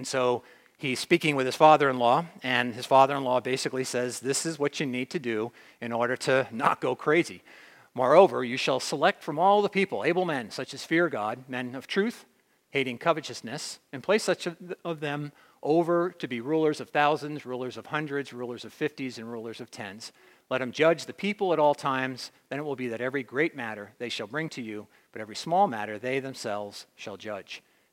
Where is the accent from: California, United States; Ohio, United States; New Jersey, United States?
New Jersey, United States; when I grew up in Jersey, there was a lottery called Pick 6.